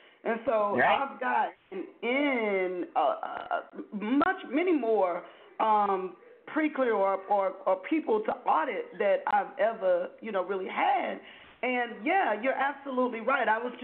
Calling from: Dallas, Texas, United States; calling from Dallas, Texas.

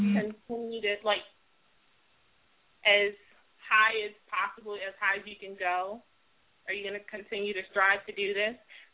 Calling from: Accokeek, Maryland, United States; I'm calling from Accokeek, Maryland.

